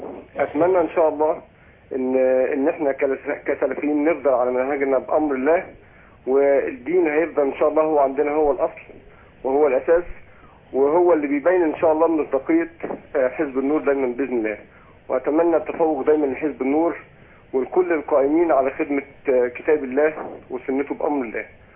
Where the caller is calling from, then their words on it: Banha, Qalyubia, Egypt; انا حضرتك من بنها